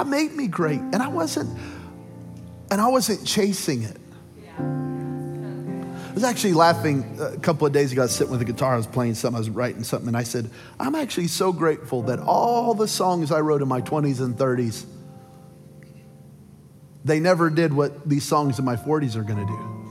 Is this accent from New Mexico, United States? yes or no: yes; Belen, New Mexico, United States; I'm from Belen, New Mexico